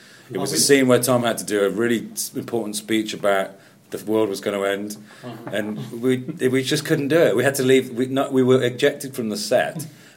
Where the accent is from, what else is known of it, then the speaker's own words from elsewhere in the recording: United Kingdom; being British and Benji being British as well, I got to add a little bit of the sort of minutiae of the lines.